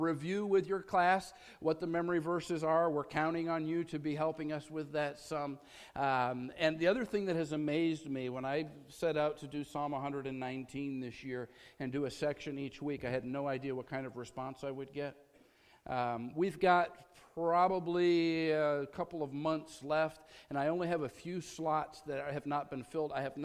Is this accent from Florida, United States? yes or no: no; New York, United States; because they had attended the little Baptist church that I grew up in Western New York